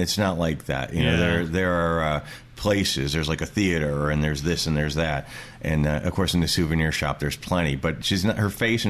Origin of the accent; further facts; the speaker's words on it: Midwest, United States; You know, I'm from the Midwest.